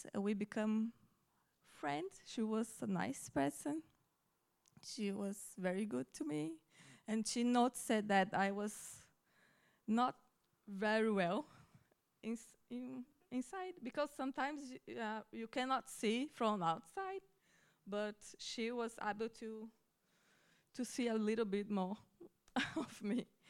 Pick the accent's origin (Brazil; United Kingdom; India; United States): Brazil; English is a second language; moved away as an adult; I am from Brazil. I am now 35 years old. I'm married with Vini. He's also from Brazil.